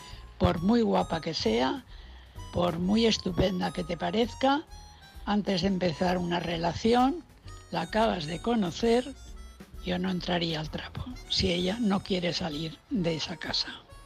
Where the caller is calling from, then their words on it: Valencia, Valencian Community, Spain; de Valencia.